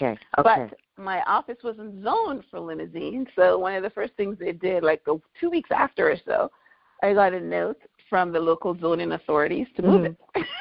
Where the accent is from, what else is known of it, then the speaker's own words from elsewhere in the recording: Guyana; born there; I was born in Guyana, and for our listeners that don't know where that okay. is a country in South America.